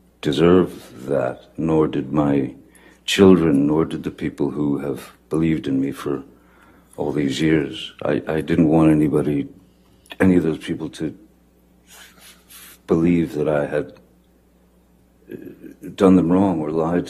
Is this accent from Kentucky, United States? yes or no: yes; Kentucky, United States; born there; My mother, I was born in Kentucky. And then we moved around quite a lot when I was a kid.